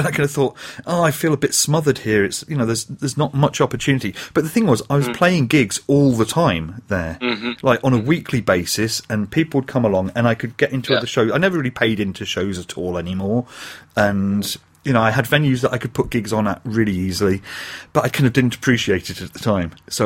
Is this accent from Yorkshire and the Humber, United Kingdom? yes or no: no; Dundee, Scotland, United Kingdom; when I moved away from Dundee, I was kind of at that point because Dundee only has 120,000 people. I think it's actually gone up a little bit, so I think it's more about 130 now. So it's fairly small